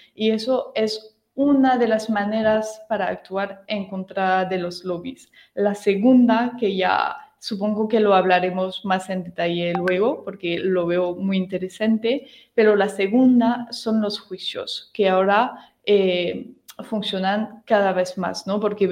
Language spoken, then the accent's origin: Spanish; France; Spanish is a second language; tengo que decirlo, que como francesa puedo comparar un poco